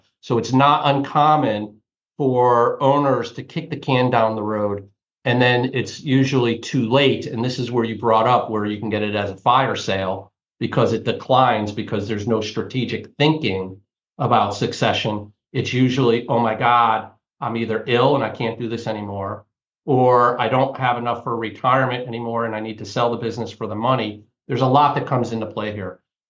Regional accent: Connecticut, United States; And I call it the New England Center because I'm from Connecticut, right? So I'm from the New England area.

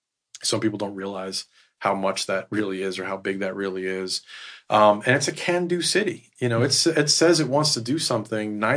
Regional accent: New York, United States; Born and raised in New York, amazing city. Once you're a New Yorker, you're always a New Yorker.

